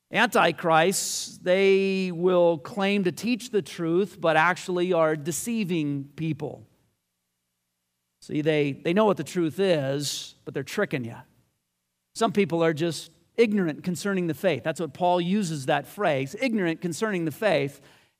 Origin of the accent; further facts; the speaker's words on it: United States; I'm a patriot, you know, I'm American